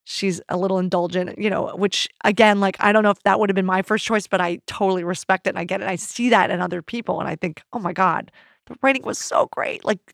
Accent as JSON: {"language": "English", "town": "Philadelphia", "region": "Pennsylvania", "country": "United States", "tie": "born or raised there", "said": "But I mean, growing up in Philadelphia, Scranton was a joke."}